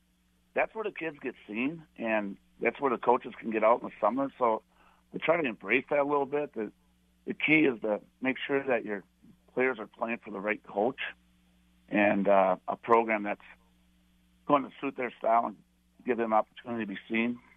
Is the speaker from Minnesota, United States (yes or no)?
yes; Bird Island, Minnesota, United States; born or raised there